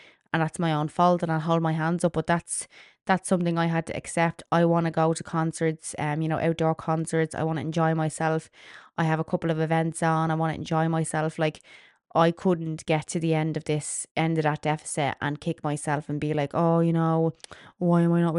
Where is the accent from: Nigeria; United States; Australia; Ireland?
Ireland; this weekend in particular is obviously based around being Irish and me being Irish